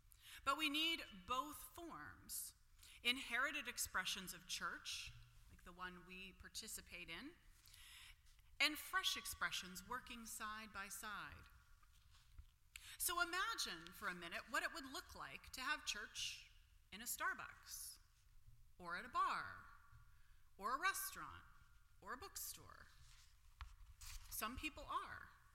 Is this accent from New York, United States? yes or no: no; Pittsburgh, Pennsylvania, United States; In fact, in my hometown of Pittsburgh, several folks started a church in a tattoo parlor